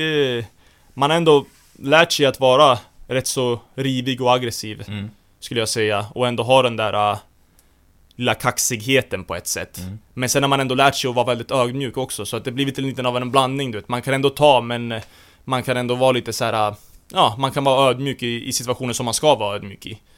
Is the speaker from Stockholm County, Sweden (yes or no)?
yes; Haninge, Stockholm County, Sweden; Men som sagt, jag växte upp i Haninge i Stockholm och det var där jag började spela fotboll när jag var 5 år gammal.